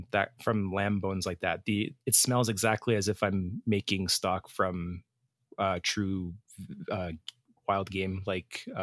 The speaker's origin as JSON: {"language": "English", "town": "Edmonton", "region": "Alberta", "country": "Canada", "said": "We're two chefs from Edmonton, Alberta, Canada."}